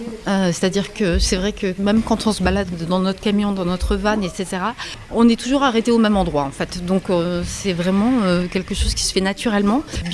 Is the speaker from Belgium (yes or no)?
no; La Rochelle, Nouvelle-Aquitaine, France; On est de La Rochelle.